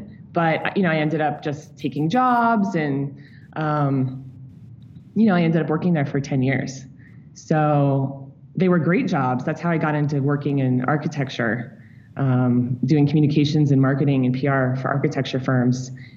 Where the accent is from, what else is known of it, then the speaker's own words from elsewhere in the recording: St. Louis, Missouri, United States; also born or lived in New York City; After growing up in St. Louis, I moved to New York City to go to NYU.